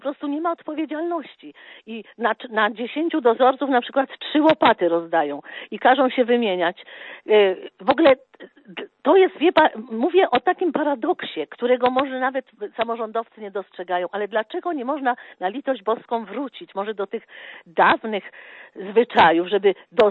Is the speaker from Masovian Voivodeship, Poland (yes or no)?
yes; Warsaw, Masovian Voivodeship, Poland; jestem z Warszawy